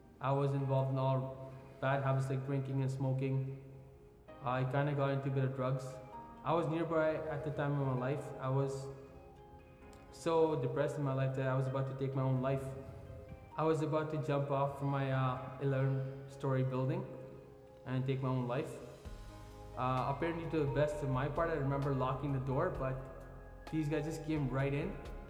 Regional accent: New Delhi, Delhi, India; moved away as an adult; now in Canada; I'm originally from India, the capital of New Delhi. I came to Canada in 2006. I came here for chef school. I moved into Moss Park

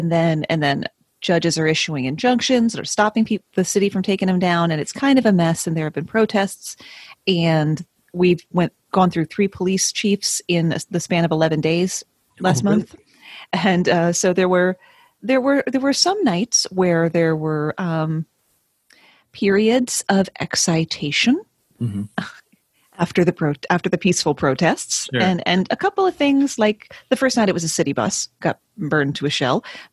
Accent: Richmond, Virginia, United States; I'm from Richmond, Virginia, where things are both metaphorically and literally on fire lately. And I've been here three quarters of my life.

